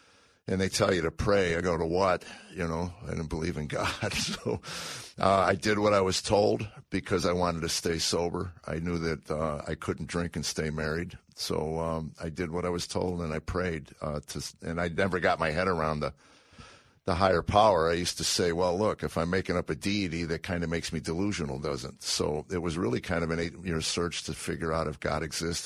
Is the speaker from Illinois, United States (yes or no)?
yes; Chicago, Illinois, United States; Well, I grew up in Chicago.